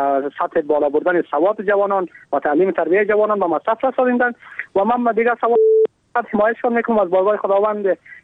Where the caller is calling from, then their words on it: Kabul, Afghanistan